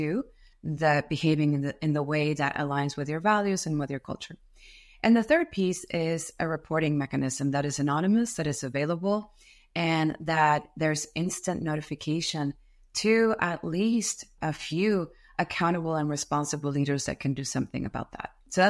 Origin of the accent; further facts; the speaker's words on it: Monterrey, Nuevo León, Mexico; English is a second language; now in Austin, United States; I am originally from Monterrey, Mexico, but I am based in Austin, Texas.